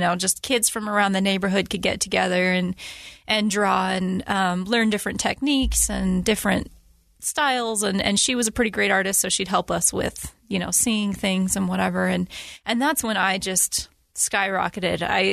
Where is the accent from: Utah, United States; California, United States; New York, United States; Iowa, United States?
Utah, United States; I was born and raised here in Utah.